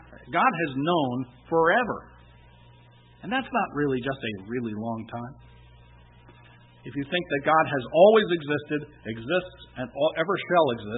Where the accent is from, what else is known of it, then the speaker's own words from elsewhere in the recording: New Jersey, United States; moved away; also born or lived in South Carolina / Texas; because I was raised in New Jersey, and we don't know from carts or horses. At least not where I grew up.